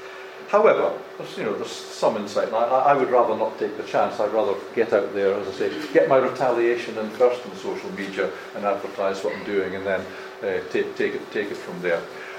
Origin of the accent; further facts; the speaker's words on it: Scotland, United Kingdom; being a Scotsman, I tend to use the free ones.